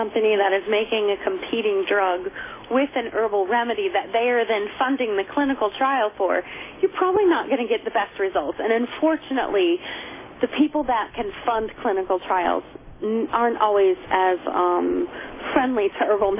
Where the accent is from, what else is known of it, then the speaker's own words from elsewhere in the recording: New Hampshire, United States; I was from the White Mountains of New Hampshire.